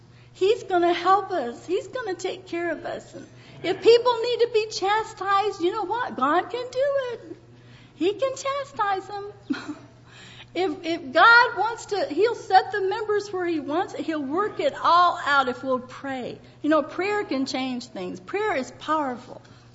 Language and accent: English; Virginia, United States; also born or lived in Michigan; And, you know, I was raised partly in Virginia and partly in Michigan.